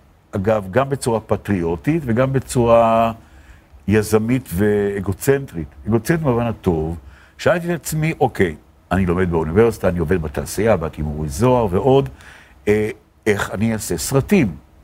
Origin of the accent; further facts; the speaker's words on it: Tel Aviv, Tel Aviv District, Israel; also born or lived in Jerusalem; אני גדלתי בבית בתל אביב, משפחה, נועדתי בירושלים, אבל אבי קיבל אפשרות עשייה בתל אביב